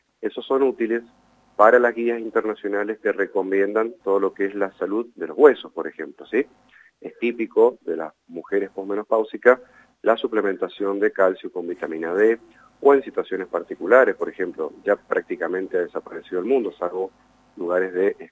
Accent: Mendoza, Argentina; Entonces decidí yo, como mendocino

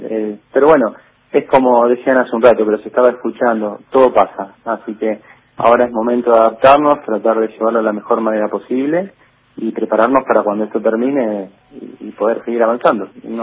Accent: Buenos Aires, Argentina; moved away as an adult; now in Bariloche, Argentina; yo en la cooperativa entré en el 2005, cuando llegué a Bariloche, yo era de Buenos Aires, de capital. Me vine para acá, como muchos, porque queremos cambiar o no nos gustaba la forma de vida de la gran ciudad

